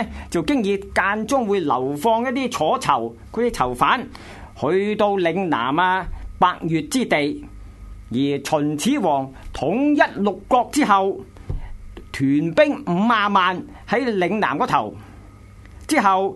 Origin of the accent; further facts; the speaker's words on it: Hong Kong; 所以话我哋香港人先系阿爷